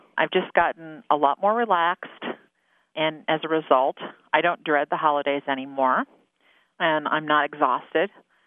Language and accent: English; West Des Moines, Iowa, United States; from West Des Moines.